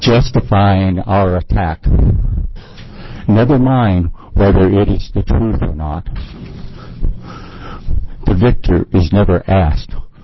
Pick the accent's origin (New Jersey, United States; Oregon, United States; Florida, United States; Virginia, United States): Oregon, United States; Bend; Good morning. … from Bend, Oregon.